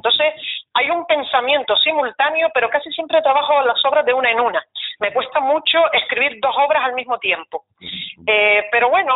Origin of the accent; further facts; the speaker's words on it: Vecindario, Canary Islands, Spain; Luego a los 7 años empecé en la banda de música de mi pueblo … de vecindario, y entonces ahí fue donde empecé a tocar el oboe